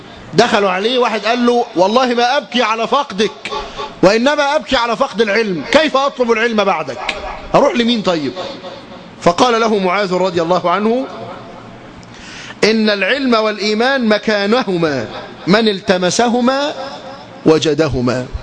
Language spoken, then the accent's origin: Arabic; Egypt; نقول احنا من مصر